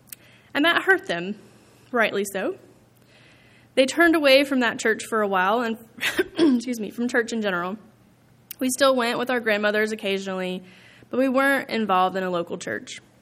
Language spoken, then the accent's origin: English; Atlanta, Georgia, United States; I'm from Atlanta, and I went to college 3 hours south in Tifton, Georgia, Abraham Baldwin Agricultural College, if you've ever heard of it, ABAC for short.